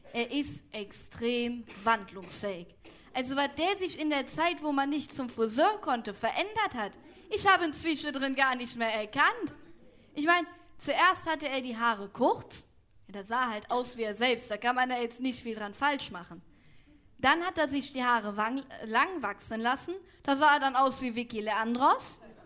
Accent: Aachen, North Rhine-Westphalia, Germany; Ich komme aus Aachen.

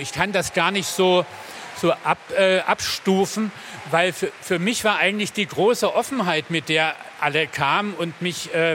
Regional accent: Dresden, Saxony, Germany; Also ich habe immer das Gefühl, was nachzuholen, nicht zu wissen, gerade als Dresdner.

